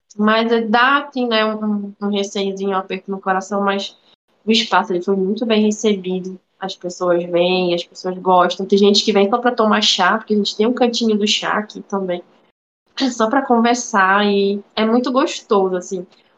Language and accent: Portuguese; Amapá, Brazil; porque eu sou do Amapá